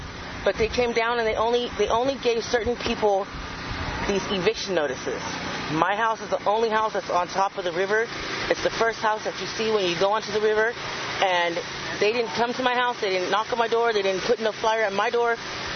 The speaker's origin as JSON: {"language": "English", "town": "Watsonville", "region": "California", "country": "United States", "said": "I'm from Watsonville."}